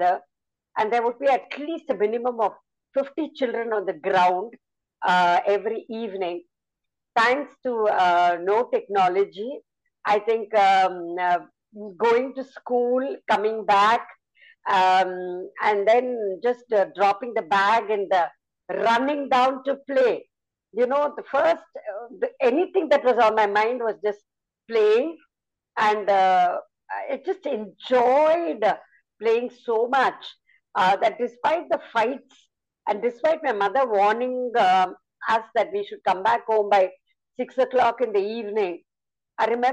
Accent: Mumbai, Maharashtra, India; first language Tamil; English is a second language; And she would tell it in Tamil, that was my mother tongue. And in Bombay, the second language was Hindi, and the third language Marathi. First language was English.

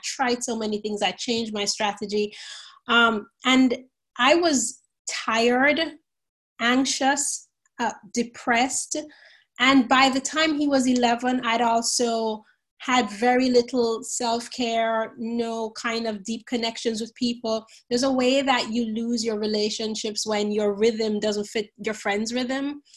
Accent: Jamaica; now in United States; I'm from Jamaica in the West Indies, not Jamaica, Queens in New York, but I live in upstate New York right now.

